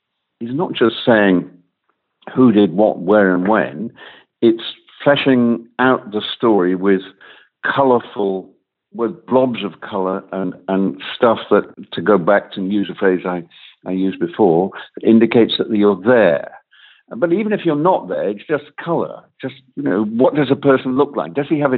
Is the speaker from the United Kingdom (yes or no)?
yes; Wales, United Kingdom; We're both Welsh windbacks.